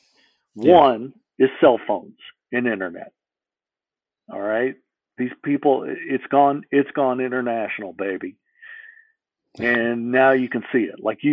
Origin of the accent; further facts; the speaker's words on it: the South, United States; I grew up in the South, but I wasn't raised racist.